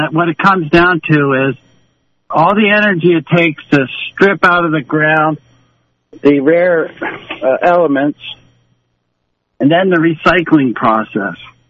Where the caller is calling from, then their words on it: Pleasant Gap, Pennsylvania, United States; Hey, I'm the guy from Pleasant Gap that lives next to the guy from Pleasant Gap.